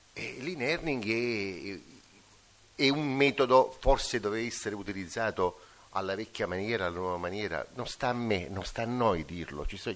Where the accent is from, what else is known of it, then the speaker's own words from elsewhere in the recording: Ragusa, Sicily, Italy; Noi nel profondo sud, io vengo da Ragusa per chi lo sa, tutti lo sanno, sta sotto Tunisi.